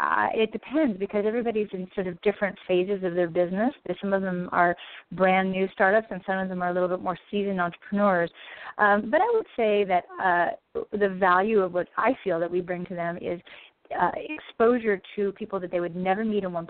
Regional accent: New York, United States; Personally. I am a New Yorker.

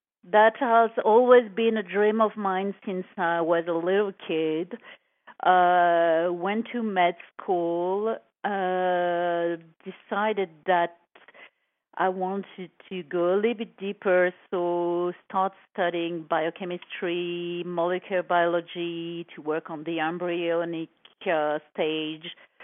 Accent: Paris, Île-de-France, France; moved away as an adult; also born or lived in Cannes; now in United States; France, in Paris, in a very glamorous place called Saint-Germain-des-Prés. Mm-hmm. And I was raised there, moved back and forth between Paris and south of France, Cannes, another beautiful place, until the age of 28. I moved in 1996. In the United States

